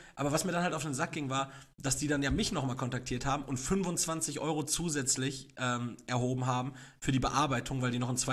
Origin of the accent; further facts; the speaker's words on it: Austria; Bei uns in Österreich sind die Blitzer nur auf der Kennzeichen, also nicht Gesicht.